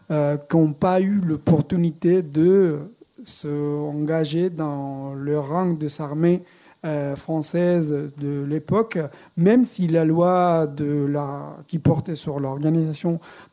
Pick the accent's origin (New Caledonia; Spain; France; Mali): Spain; Zaragoza, Aragon; vu que moi je viens de Saragosse